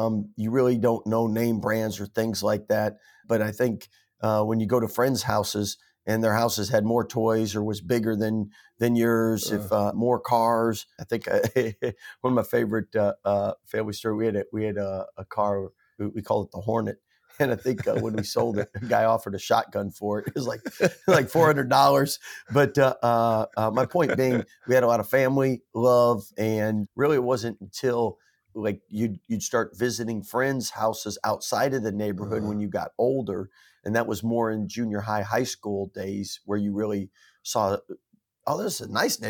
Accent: Mishawaka, Indiana, United States; And then we were raised there in Mishawaka, Indiana, right by South Bend in Notre Dame.

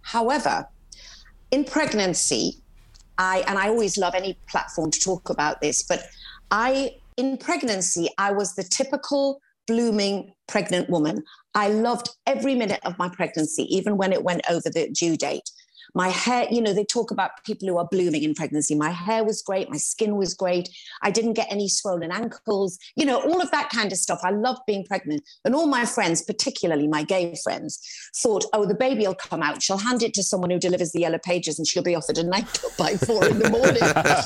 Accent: Newcastle, North East England, United Kingdom; now in Cheshire, United Kingdom; we live between Cheshire and London. So we've got a place in London and we live in Cheshire. So I'm from Newcastle

